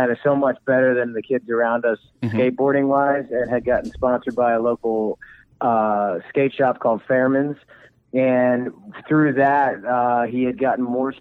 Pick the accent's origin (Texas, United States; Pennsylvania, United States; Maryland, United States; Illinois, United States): Pennsylvania, United States; West Chester; Yeah, I grew up in Westchester, PA with a bunch